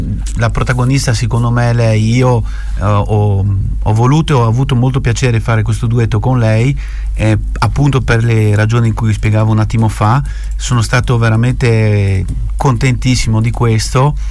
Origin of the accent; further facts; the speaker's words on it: Droipo, Friuli-Venezia Giulia, Italy; Dico Droipo.